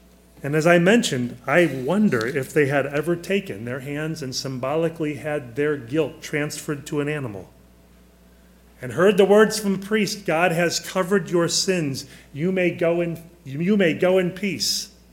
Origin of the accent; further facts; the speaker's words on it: Le Roy, United States; Growing up in Leroy, you know, I'd be out playing baseball with my brothers in the backyard.